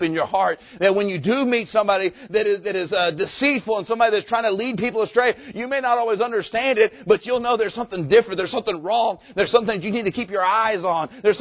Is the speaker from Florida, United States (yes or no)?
yes; Jacksonville, Florida, United States; I remember when I was a teenager, we grew up there in Bible Baptist Church there in Jacksonville.